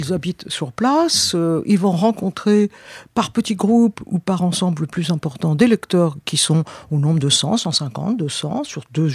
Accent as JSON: {"language": "French", "town": "Savennières", "region": "Pays de la Loire", "country": "France", "tie": "born or raised there", "also_born_or_lived": "Angers", "said": "Je suis né en fait à Angers, mais ça, c'est le problème de clinique, etc. Mais en fait, j'ai vécu à Savenières. Mes parents étaient instituteurs à Savenières."}